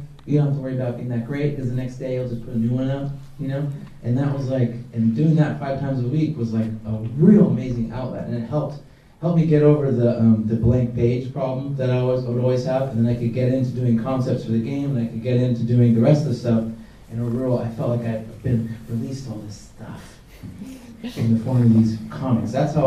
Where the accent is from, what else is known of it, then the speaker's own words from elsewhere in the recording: San Francisco, California, United States; I'm from San Francisco originally